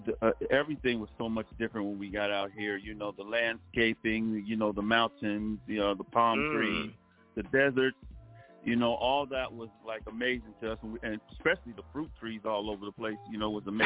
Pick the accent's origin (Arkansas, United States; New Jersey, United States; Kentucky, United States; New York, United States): New Jersey, United States; Newark; born there; now in California, United States; I'm a Jersey dude, you know. So